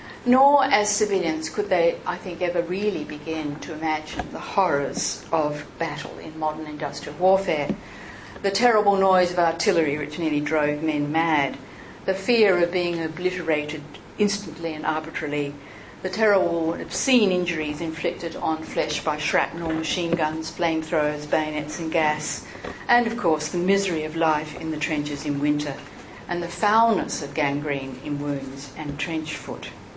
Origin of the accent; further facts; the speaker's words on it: Adelaide, South Australia, Australia; This was the church I was brought up in Flinders Street, Adelaide.